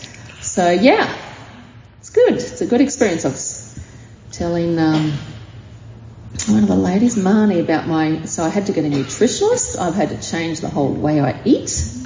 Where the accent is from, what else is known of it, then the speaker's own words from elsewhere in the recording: Australia; look, I'm from Australia, and I'll be using Vegemite on my bottom.